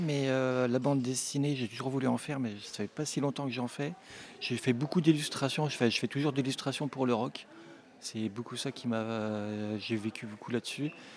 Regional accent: Épernay, Grand Est, France; Moi, je suis d'Épernay, donc...

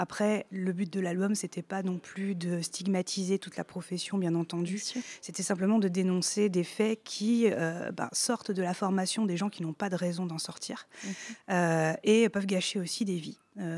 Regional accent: Île-de-France, France; Donc, je viens de la région parisienne.

